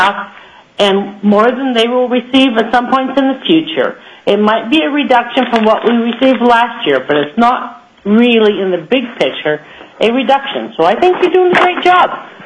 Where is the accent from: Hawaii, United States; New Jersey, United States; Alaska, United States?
Alaska, United States; Petersburg; I'm a former legislative staff member and a lifelong resident of Alaska. I'm from Petersburg